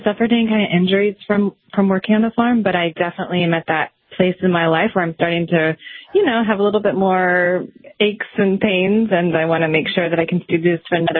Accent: Missouri, United States; born there; I'm not originally from Kansas. I was born in Missouri. I was born in Southwest Missouri in the Ozarks.

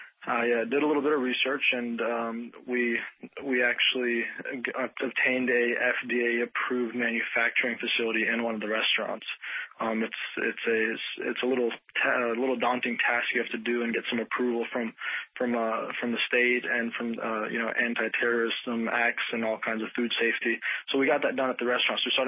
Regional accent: Paterson, New Jersey, United States; born there; I can't say I grew up there. I was born there, and I lived there for a few years, and I was born in Patterson. Yeah, off River Street, if anybody's familiar with it.

